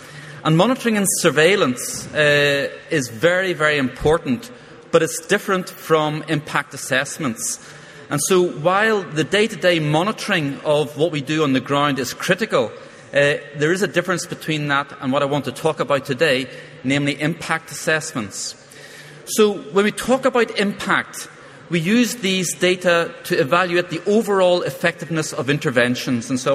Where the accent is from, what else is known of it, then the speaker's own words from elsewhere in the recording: Ireland; you'll have realized by now that I'm not South African. My Irish roots are probably giving way